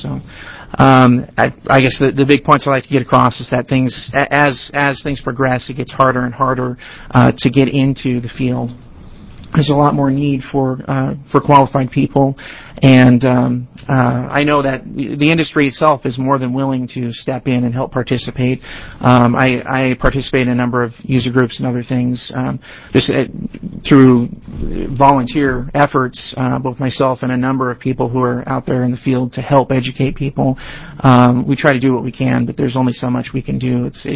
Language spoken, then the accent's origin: English; Montana, United States; I grew up in Montana. I grew up in a small town.